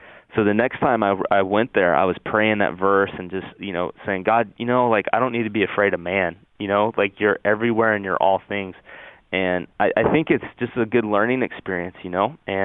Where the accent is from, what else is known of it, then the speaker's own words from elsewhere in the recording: Tennessee, United States; Like when I was growing up in Tennessee, like I said, I didn't know anyone that wasn't Christian.